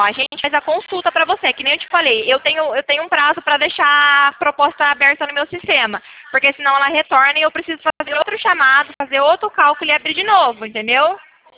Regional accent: Cornélio Procópio, Paraná, Brazil; Eu sou de Cornélio Procópio, pertinho de Londrina.

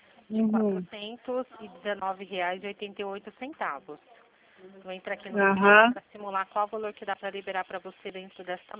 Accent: Limeira, São Paulo, Brazil; Eu sou daqui da cidade de Limeira

